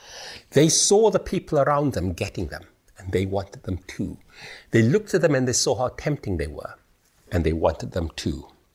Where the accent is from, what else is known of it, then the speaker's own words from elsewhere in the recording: Singapore; moved away; And I come from Singapore, as I said last night